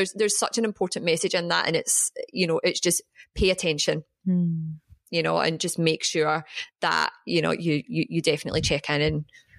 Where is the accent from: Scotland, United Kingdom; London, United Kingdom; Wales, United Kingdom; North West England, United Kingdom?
Scotland, United Kingdom; Glasgow; I'm from Glasgow.